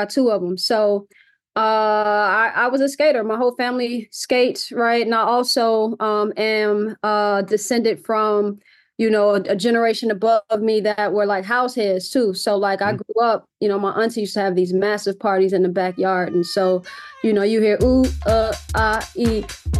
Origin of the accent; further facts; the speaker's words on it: Chicago, Illinois, United States; And it's something that is integral to growing up in Chicago. It's a staple of Chicago cultural identity, Black Chicago cultural identity. And it's been super important to my upbringing.